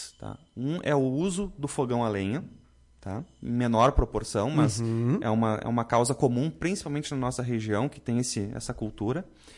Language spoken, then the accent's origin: Portuguese; Porto Alegre, Rio Grande do Sul, Brazil; Não, talvez vocês percebam pelo sotaque, assim, eu sou de Porto Alegre.